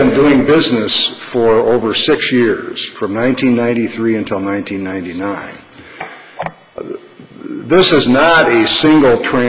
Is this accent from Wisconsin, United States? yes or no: yes; Eau Claire, Wisconsin, United States; from Eau Claire